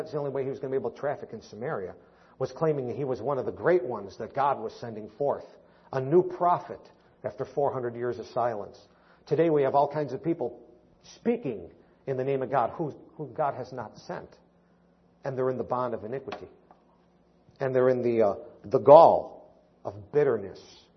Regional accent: Missouri, United States; I'm from Missouri. You show me.

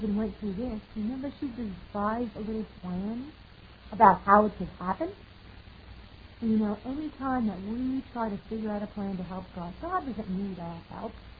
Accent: New York, United States; I was from New York, and I didn't know how to cook beans with bacon in it

